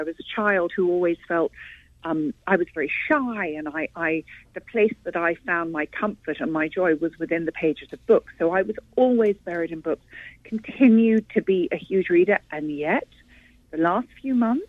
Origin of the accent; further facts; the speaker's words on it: United Kingdom; now in Connecticut, United States; I'm still British.